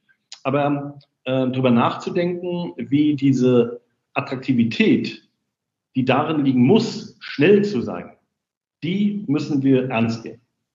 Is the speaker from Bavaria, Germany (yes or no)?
no; Rostock, Mecklenburg-Vorpommern, Germany; bei uns in Rostock die Seawolves